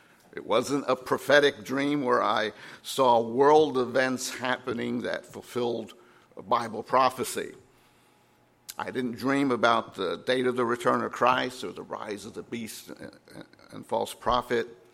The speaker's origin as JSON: {"language": "English", "region": "North Carolina", "country": "United States", "said": "I think I'm from North Carolina, of course, and we left. It was so cloudy and rainy and 40 degrees or so."}